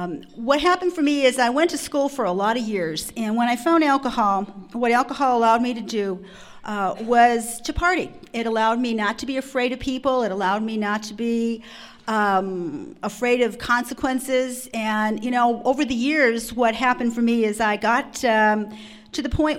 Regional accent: Detroit, Michigan, United States; I come from Detroit, the murder city.

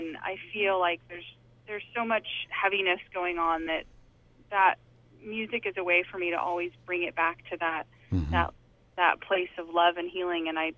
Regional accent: Boulder, Colorado, United States; now in California, United States; I grew up outside of Denver, Colorado, and then in Boulder.

